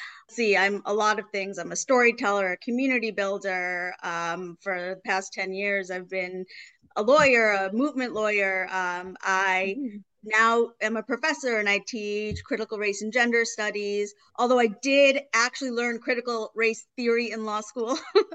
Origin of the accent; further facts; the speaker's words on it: Buffalo, New York, United States; now in Brooklyn, United States; First of all, I was raised in Buffalo, but I live in Brooklyn right now.